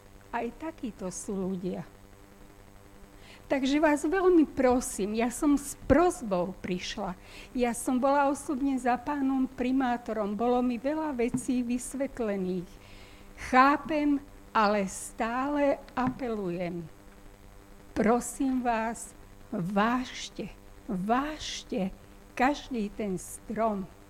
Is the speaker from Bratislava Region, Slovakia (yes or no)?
no; Galanta, Trnava Region, Slovakia; born there; Galanta je moje rodisko. Galanta bola mojím pracoviskom jediným.